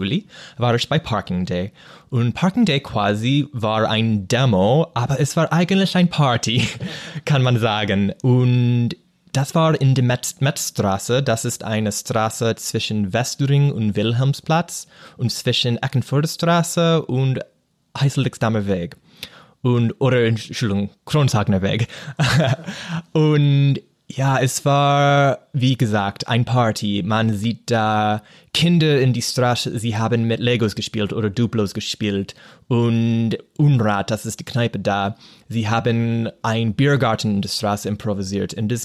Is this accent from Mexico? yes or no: no; United States; German is a second language; now in Kiel, Germany; ich bin die neue Reporter von Kieltopia und ich komme aus den USA und ich bin eigentlich neu in Kiel. Ich war hier nur seit April.